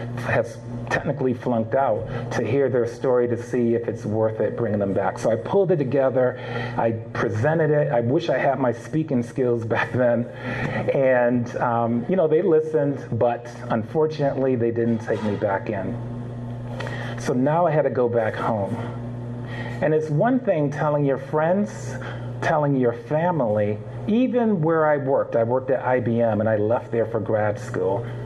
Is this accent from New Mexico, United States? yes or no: no; Connecticut, United States; I'm from Connecticut, so I was living in Connecticut.